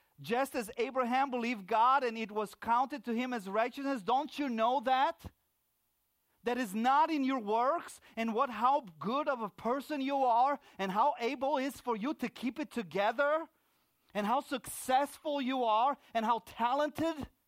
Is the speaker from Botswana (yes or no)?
no; Romania; now in United States; And I remember I came to the United States. I landed in Chicago O'Hare. Now, I'm from Romania, okay?